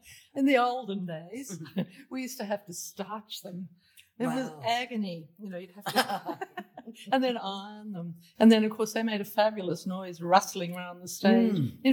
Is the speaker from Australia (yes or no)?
yes; Melbourne, Victoria, Australia; also born or lived in Spain; I'm from Melbourne originally.